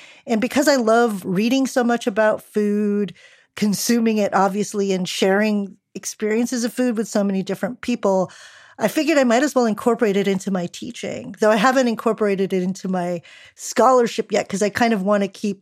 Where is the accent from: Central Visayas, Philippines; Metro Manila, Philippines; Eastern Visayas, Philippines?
Metro Manila, Philippines; Manila; now in United States; growing up in Manila and then at different parts here in the U.S.